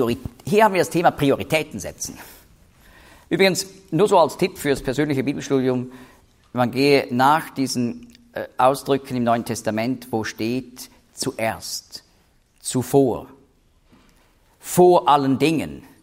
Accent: Switzerland; also, ich rede jetzt als Schweizer

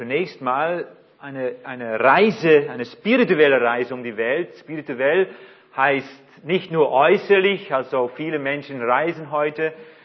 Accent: Netherlands; German is a second language; now in Germany; Ich bin Holländer, wohne aber schon gut 10 Jahren zusammen mit meiner Frau hier in Deutschland.

